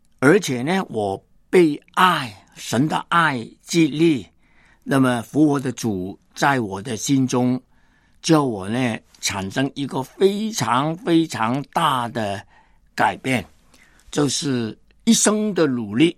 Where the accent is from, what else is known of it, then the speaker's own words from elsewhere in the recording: Hong Kong; born there; 我是1938年在香港出生，跟中国真的没有什么关系，但是因为信了耶稣，受了神的爱的感动，复活的主的感动，我承认我自己是中国人。